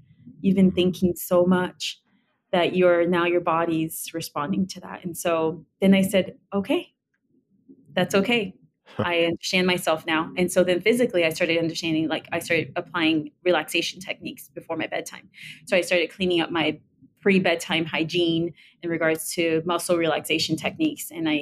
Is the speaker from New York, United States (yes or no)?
yes; New York City, New York, United States; could identify very early on with a very loving, large, vibrant Dominican family, immigrant family growing up in New York City.